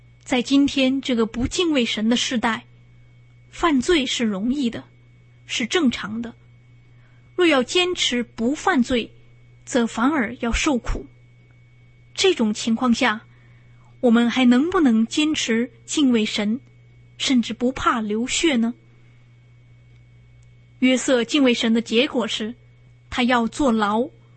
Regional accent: China; 我们中国人有句古话，天网恢恢，疏而不失。

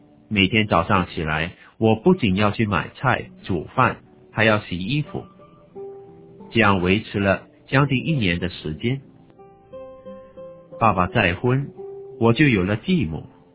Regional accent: Hong Kong; 1957年4月2日，我出生在香港的一个贫困家庭。

